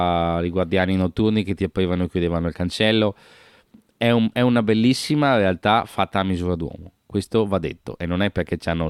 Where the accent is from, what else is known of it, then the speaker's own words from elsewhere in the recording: Rome, Lazio, Italy; io sono di Roma